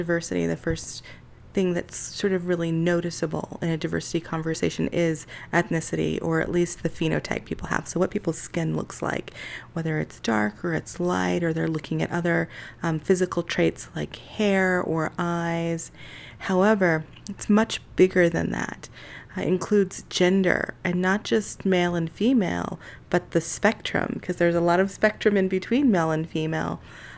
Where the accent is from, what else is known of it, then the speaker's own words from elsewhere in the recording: East Layton, Utah, United States; I was born and raised in Utah. I grew up in East Layton.